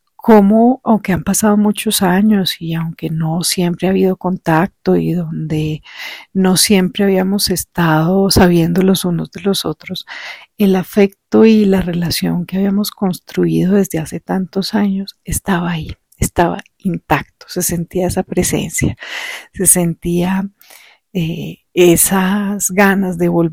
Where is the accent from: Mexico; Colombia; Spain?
Colombia; Manizales, Caldas; tuve la oportunidad de viajar a mi ciudad natal, a Manizales.